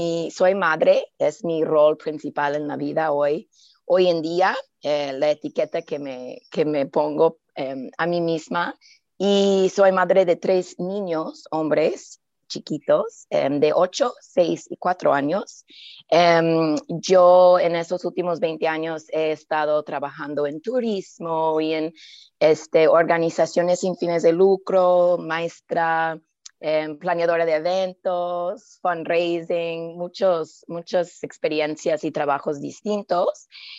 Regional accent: Buffalo, New York, United States; moved away as an adult; now in Mexico; yo originalmente yo soy de Buffalo, en Nueva York, una ciudad ahí cerca de Canadá, en el estado de Nueva York, en Estados Unidos. Y cuando cumplí 21 años, vine a México a viajar y explorar y conocerme, y aquí me quedé. Acabo de cumplir 40

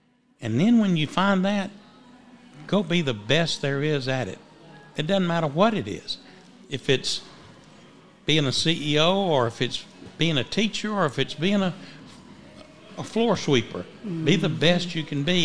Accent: Abbeville, United States; And a lot of people in my town, my hometown, it was always a pleasure and a challenge, because in Abbeville, if you were doing something wrong

